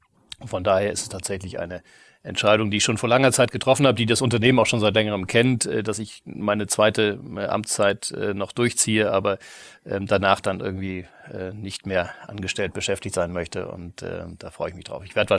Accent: Kiel, Schleswig-Holstein, Germany; also born or lived in Tübingen; Ich bin in Kiel groß geworden.

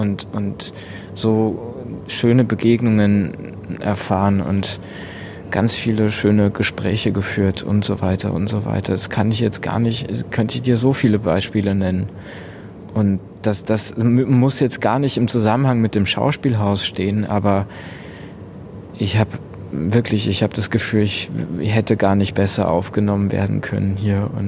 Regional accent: Lower Austria, Austria; Ich bin südlich von Wien auf dem Land aufgewachsen, in einem kleinen Dorf in Niederösterreich. Das ist das Bundesland um Wien herum.

